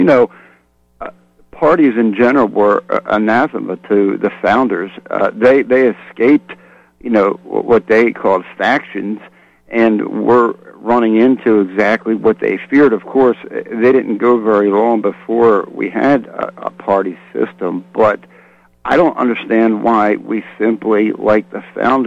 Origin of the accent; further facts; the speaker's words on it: United States; Well, I'm second generation American.